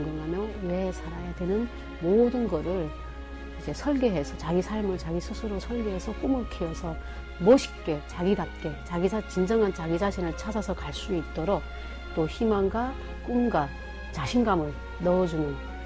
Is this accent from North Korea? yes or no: yes; Chongjin, North Hamgyong, North Korea; accent: Hamgyong; also born or lived in Kimchaek; now in South Korea; 아, 저기 함경도 출신이라서 함경도 이제 청진에서 왔기 때문에 그 김책에서 태어났고 또 청진에서 살기도 했어요. 그래서 그쪽에서 와서 굉장히 함경도 말투가 너무 심각했어요.